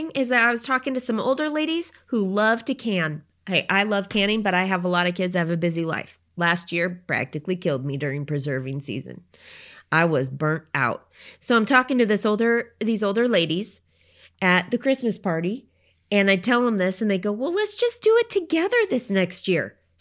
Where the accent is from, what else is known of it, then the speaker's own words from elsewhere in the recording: Oregon, United States; I remember my grandparents lived in Colorado and I grew up in Oregon.